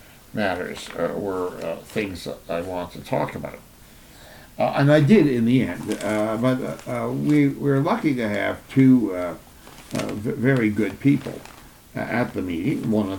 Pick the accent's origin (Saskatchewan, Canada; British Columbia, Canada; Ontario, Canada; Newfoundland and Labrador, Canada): Ontario, Canada; Hamilton; Canadian Association for Free Expression meeting in my hometown of Hamilton.